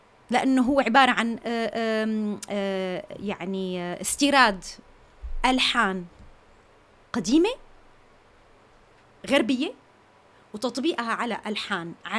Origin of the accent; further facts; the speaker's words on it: Damascus, Damascus Governorate, Syria; يعني أنا ما ربيت هناك، أنا ربيت بدمشق